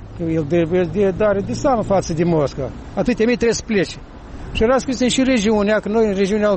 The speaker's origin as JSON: {"language": "Romanian", "region": "Siberia", "country": "Russia", "tie": "born or raised there", "said": "Eu am fost dus în Siberia și acolo am crescut în Siberia."}